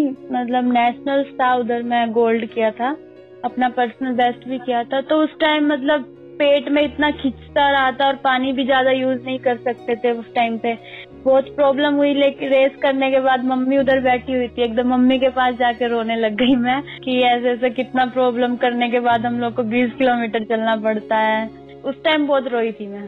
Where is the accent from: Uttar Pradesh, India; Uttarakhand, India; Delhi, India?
Uttar Pradesh, India; Meerut; now in Bangalore, India; 20 kilometre race walker मैं मेरठ से हूँ उत्तर प्रदेश और मेरी एज 24 इयर्स है मैं अभी बैंगलोर रहकर प्रैक्टिस करती हूँ